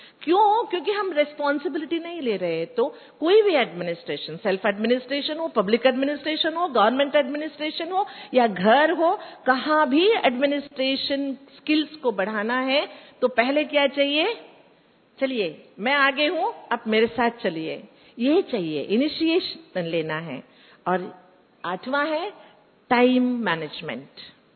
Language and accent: Hindi; Karnataka, India; मैं कर्नाटक से हूं